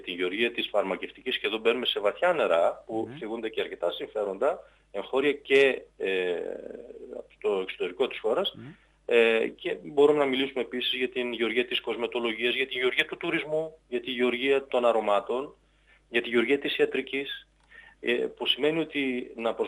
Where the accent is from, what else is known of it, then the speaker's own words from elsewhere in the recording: Kozani, Western Macedonia, Greece; Είναι σημαντικό, αλλά είναι σημαντικό για τον τόπο μου, για την Κοζάνη.